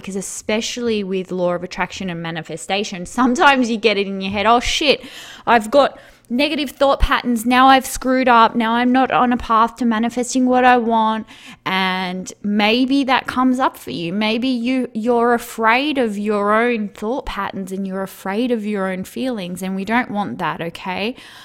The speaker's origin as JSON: {"language": "English", "town": "Melbourne", "region": "Victoria", "country": "Australia", "tie": "born there", "said": "Like I was born here in Melbourne. So I've always lived here except for when I went to uni"}